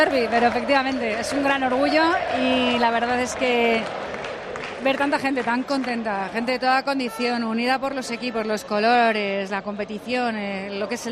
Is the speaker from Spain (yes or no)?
yes; Madrid, Community of Madrid, Spain; En cierto modo, soy de Madrid, pues soy de todos.